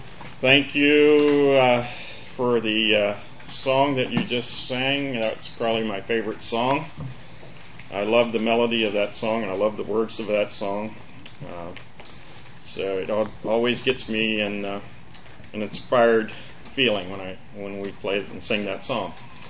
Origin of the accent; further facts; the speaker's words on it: Virginia, United States; I know where I grew up in Virginia, we raised barley and wheat and oats, and in June is when we harvested.